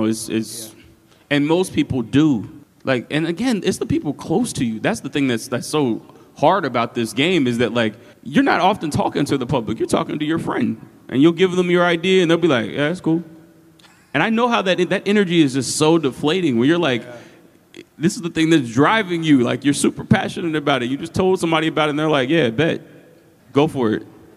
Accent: Atlanta, Georgia, United States; I'm not an overly complicated person. I'm from Atlanta.

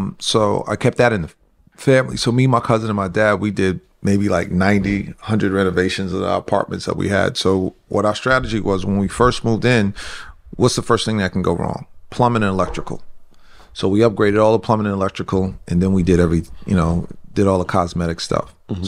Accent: White Plains, New York, United States; So the first thing for me with real estate is we grew up here in White Plains in a 5-family house.

